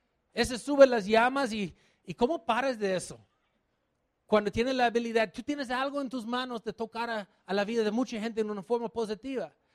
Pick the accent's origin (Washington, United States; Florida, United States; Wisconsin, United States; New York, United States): New York, United States; also born or lived in New Jersey; Yo soy de Nueva York. Yo sé que parezco mexicano, pero no es cierto. Yo nací en Nueva Jersey, yo trabajaba como vendedor de acciones en Nueva York.